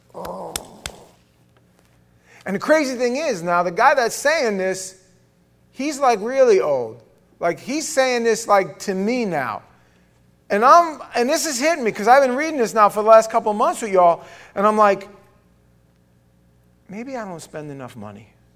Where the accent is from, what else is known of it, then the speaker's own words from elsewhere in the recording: Queens, New York, United States; I grew up in New York, guys. If it was raining in Brooklyn, it was raining in Queens. We had plenty of family, and I was from Queens, and I had family in Brooklyn and Staten Island and Manhattan.